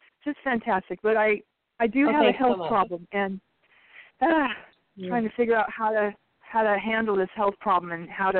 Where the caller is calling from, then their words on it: Las Vegas, Nevada, United States; It's 9/17/58, and I'm from Las Vegas, Nevada.